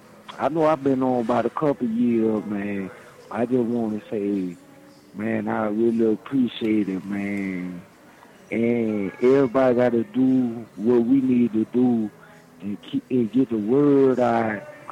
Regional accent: Houston, Texas, United States; now in North Dakota, United States; Man, I'm in North Dakota, but I'm from Houston, Texas, man.

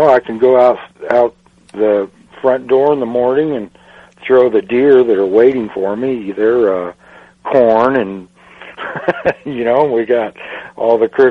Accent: Pacific Northwest, United States; moved away as an adult; also born or lived in Texas; I was born and raised in the Northwest, but many years ago, when I left home and left the country, I went to the big city

